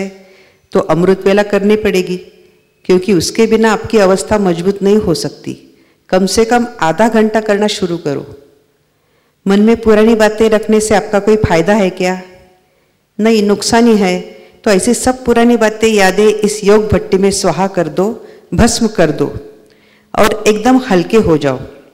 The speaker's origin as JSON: {"language": "Hindi", "town": "Buldhana", "region": "Maharashtra", "country": "India", "said": "मैं बुल्ढाणा से हूँ"}